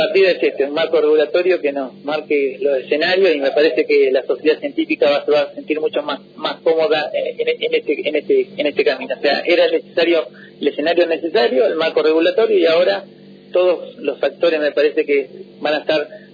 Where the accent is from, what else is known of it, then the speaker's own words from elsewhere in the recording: General La Madrid, Buenos Aires Province, Argentina; now in La Plata, Argentina; Sí, nacido en La Madrid, pues como todos los lamadrid nos vamos a estudiar a La Plata.